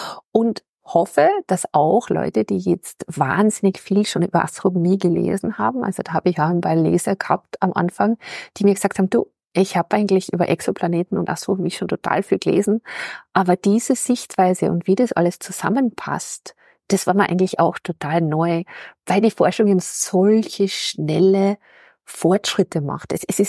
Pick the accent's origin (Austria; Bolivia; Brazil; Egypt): Austria; Kuchl, Salzburg; ich komme aus Kuchl, das ist ein kleiner Ort in der Nähe von Salzburg, 20 Kilometer südlich.